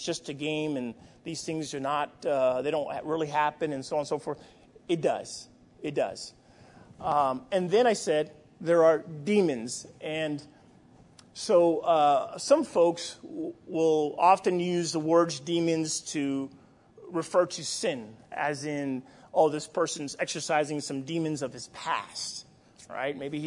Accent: New York City, New York, United States; when I grew up in New York City, and I come from a household where there were not believers. And my parents are from Dominican Republic.

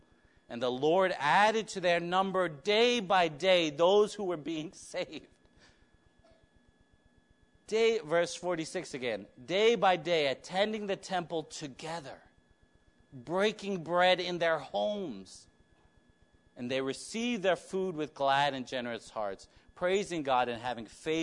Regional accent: New York, United States; As I grew up in New York, we go to apartments and you can't even sit.

